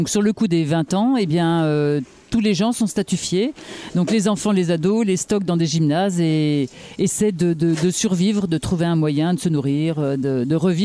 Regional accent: Dijon, Bourgogne-Franche-Comté, France; Je suis originaire de Dijon et je vis à Dijon depuis de nombreuses années.

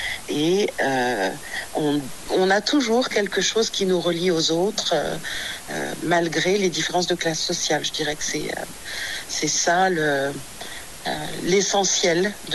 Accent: Bourgogne-Franche-Comté, France; now in Caen, France; Je suis aussi originaire du Morvan.

